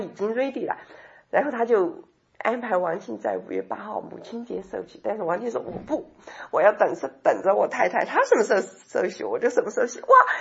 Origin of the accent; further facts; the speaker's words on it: Sichuan, China; 那个是我是四川人，他那个大四川大地震离我的家乡只有20公里，离我住的那个房子只有25公里左右，几十分钟的路程。